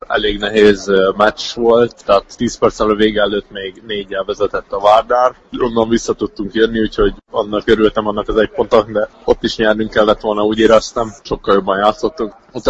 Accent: Hungary; mint magyar azért mindig a magyar csapattal akar játszani

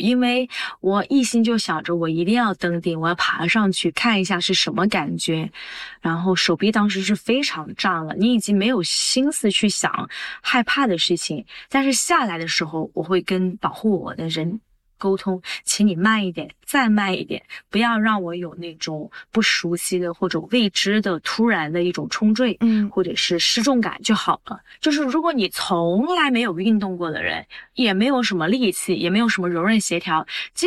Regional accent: Hunan, China; 然后一聊啊，他也是湖南的，我也是湖南的，就认识上了。

